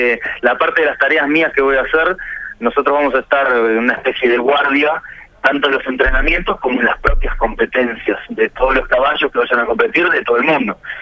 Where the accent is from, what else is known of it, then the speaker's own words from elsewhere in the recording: Montevideo, Uruguay; Somos de Montevideo